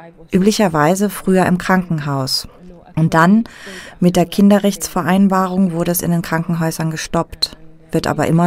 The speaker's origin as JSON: {"language": "German", "country": "Oman", "moved": "as an adult", "lives_now": "Berlin, Germany", "said": "ich komme aus dem Oman. Seit Oktober 2016 lebe ich in Berlin."}